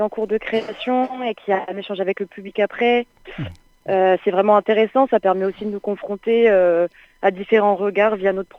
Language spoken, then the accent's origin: French; Montpellier, Occitanie, France; born there; now in Sauve, France; Alors moi, je suis née à Montpellier, oui.